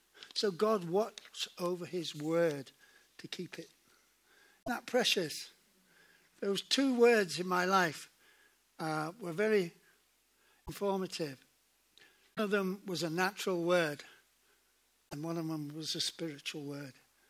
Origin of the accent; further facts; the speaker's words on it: South West England, United Kingdom; When I was brought up in Dorset on the farm, and when I was about 15